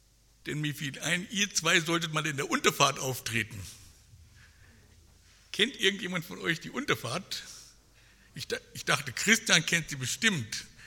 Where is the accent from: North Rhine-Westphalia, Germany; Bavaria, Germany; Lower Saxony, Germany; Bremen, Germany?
Lower Saxony, Germany; Braunschweig; Ich habe meine Kindheit in Braunschweig verbracht und Braunschweig ist ein Katzensprung von Helmstedt entfernt und damit auch ein Katzensprung von der damaligen Zonengrenze.